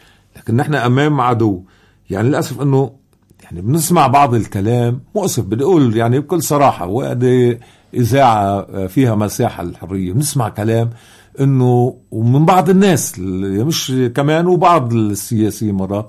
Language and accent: Arabic; South Governorate, Lebanon; نحن أبناء المناطق الحدودية الجنوبية على الحدود، اللي خلقنا ومنعرف كيف كان يزرع الخوف فينا